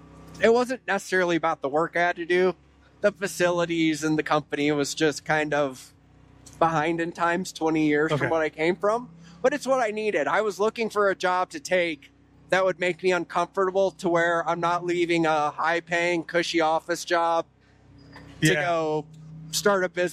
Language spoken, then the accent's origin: English; North Carolina, United States; That's a long story, but short story would be I grew up in North Carolina. I don't want to skip that part because a lot of people think I'm from Wyoming. I'm not from Wyoming.